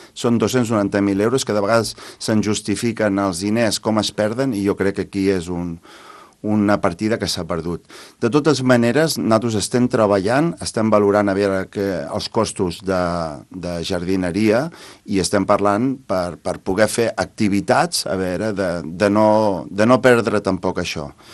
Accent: Olèrdola, Catalonia, Spain; reposar tots els que tenim a Olèrdola, que per exemple, on jo vinc i parlaré de Moja

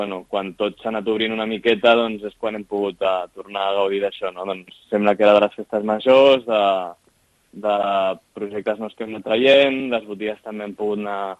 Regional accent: Sitges, Catalonia, Spain; tot ve de que som de Sitges i aquí a Sitges sempre s'han fet figuretes

